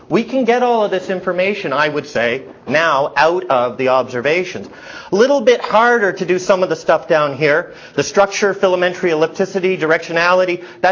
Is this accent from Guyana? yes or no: no; Canada